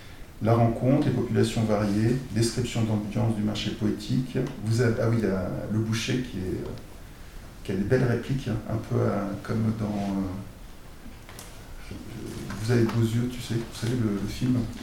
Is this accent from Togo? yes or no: no; France; je lui ai répondu, mais tu sais, je suis français. Aussi français, pas seulement, mais aussi.